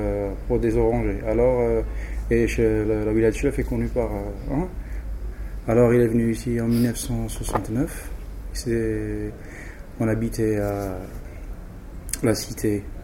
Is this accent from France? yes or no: no; Algiers, Algiers Province, Algeria; Non, je suis d'Alger.